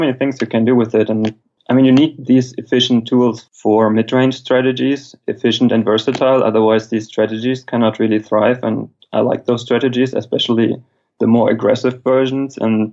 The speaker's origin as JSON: {"language": "English", "town": "Cologne", "region": "North Rhine-Westphalia", "country": "Germany", "tie": "born there", "second_language": "English", "lives_now": "Aachen, Germany", "said": "That's the place I was born in 1981, but I moved to Aachen for my studies."}